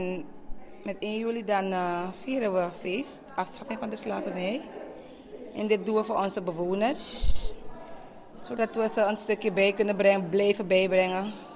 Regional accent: Suriname; Ik ben zelf Surinaams, geboren getogen. En ik ben trots op waar ik vandaan kom.

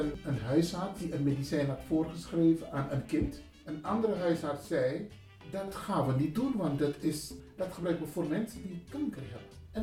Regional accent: Suriname; Wij zijn Surinamers en we gebruiken ook heel veel natuurkruiden, ossodriasis.

